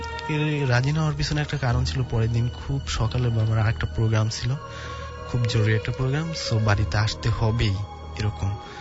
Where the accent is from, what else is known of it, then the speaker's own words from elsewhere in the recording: Muladi, Barisal Division, Bangladesh; আমাদের বাড়িটা জাস্ট এমন একটা প্লেস যে বরিশালের মুলাদিতে এবং টুমচর গ্রামে, আমাদের গ্রামের নাম টুমচর এবং বাড়িটার শরীয়তপুরের পার্শ্ববর্তী জায়গায় এবং সীমান্তবর্তী জায়গায়।